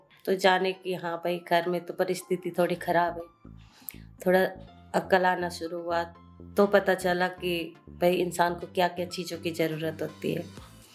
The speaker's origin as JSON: {"language": "Hindi", "region": "West Bengal", "country": "India", "tie": "born or raised there", "said": "बचपन तो बहुत छोटे गाँव से बिलोंग करती हूँ, जो दार्जिलिंग की छोटी सी गांव है जहाँ स्टेट पड़ता है, चाय बागान की स्टेट है, वहाँ से बिलोंग करती हूँ"}